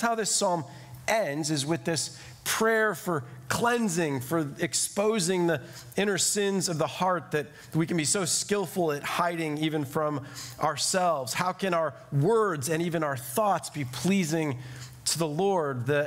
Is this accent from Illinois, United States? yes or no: yes; Illinois, United States; now in Tampa, United States; I grew up in the Chicago suburbs, so most of my life was like us here in Tampa.